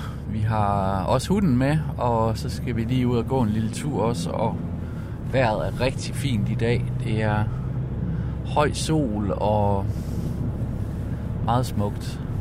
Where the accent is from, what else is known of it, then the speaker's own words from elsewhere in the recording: Jutland, Denmark; og jeg er fra Jylland, men jeg bor der ikke længere. Ligesom så mange andre er jeg også flyttet fra land mod by.